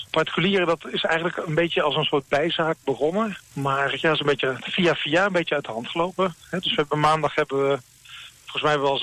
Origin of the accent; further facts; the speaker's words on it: North Brabant, Netherlands; En ik ben een Brabander, dus ik dacht, op zijn Brabants dacht ik, je doet maar jongen, dacht ik.